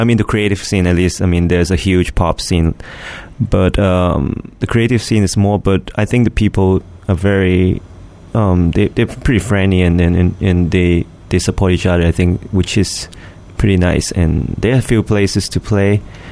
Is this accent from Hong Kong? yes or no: yes; Hong Kong; moved away as an adult; now in United States; Well, actually, I grew up in Hong Kong.